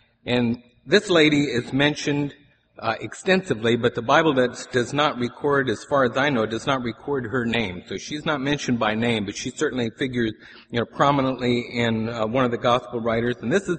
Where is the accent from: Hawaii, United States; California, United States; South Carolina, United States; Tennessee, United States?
California, United States; And I remember when growing up in Central California that in the agricultural area there in the San Joaquin Valley, we expected generally to have about 3 weeks of weather that was above 100 degrees